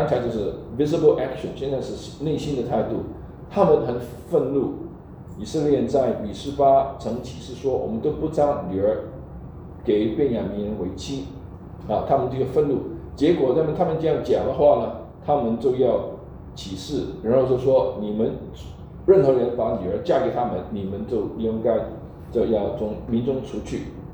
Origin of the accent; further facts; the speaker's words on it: United States; 那我们美国人说一句话就是 It's more than meet the eye